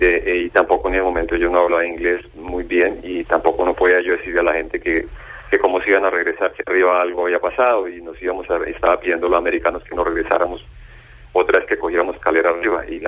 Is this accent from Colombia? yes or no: yes; Colombia; moved away; Yo soy colombiano y en el año en que yo vine en el 91 y era un país donde colocaban bombas los narcotraficantes en cada esquina